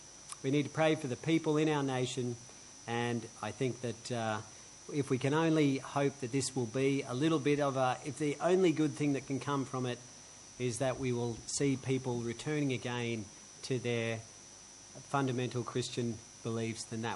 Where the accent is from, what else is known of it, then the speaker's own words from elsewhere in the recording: Australia; And I am, you are, we are Australian, and it's a wonderful thing that we enjoy and take pride in being.